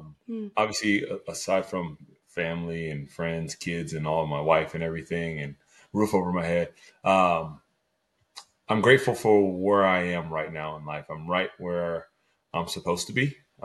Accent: Dayton, Ohio, United States; now in Cincinnati, United States; So my story, I'm originally from Dayton, Ohio. I currently live in Cincinnati now. I've been in Cincinnati for 20 years.

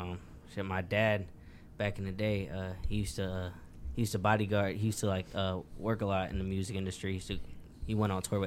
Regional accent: Cleveland, Ohio, United States; so originally, I spent a lot of time in Cleveland, growing up in Cleveland, when my parents divorced.

